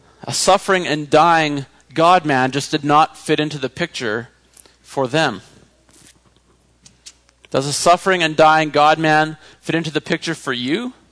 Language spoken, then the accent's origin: English; Blumenort, Manitoba, Canada; I'm from Blumenort, I should just say that. But so if you're from Blumenort, I'm not trying to offend you. I'm just picking on my own town.